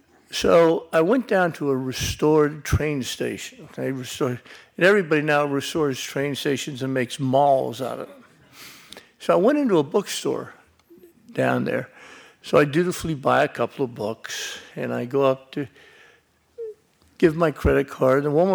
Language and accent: English; Beaufort, South Carolina, United States; I came from Beaufort, South Carolina